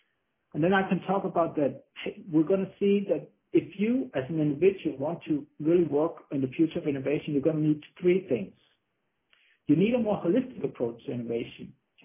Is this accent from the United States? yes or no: no; Copenhagen, Capital Region of Denmark, Denmark; English is a second language; I'm from Copenhagen, Denmark, and Denmark is a country that's really been doing well for many, many years, and we have a great living here.